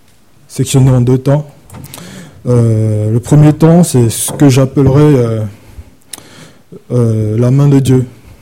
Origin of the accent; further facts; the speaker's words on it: Côte d’Ivoire; Je me présente … je suis originaire de la Côte d'Ivoire.